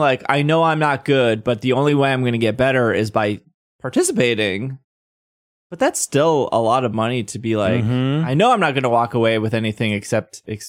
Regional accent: Miami, Florida, United States; I'm from Miami.

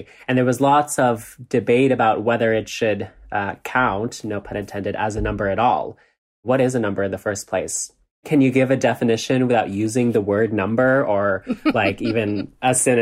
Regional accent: Canada; I'm a Canadian drag queen and math communicator.

